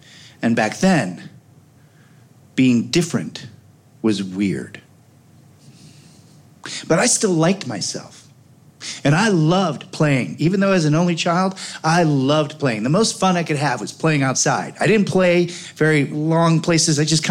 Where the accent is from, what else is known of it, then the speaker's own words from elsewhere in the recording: Oak Park, Illinois, United States; I grew up on Gunderson and Madison in Oak Park.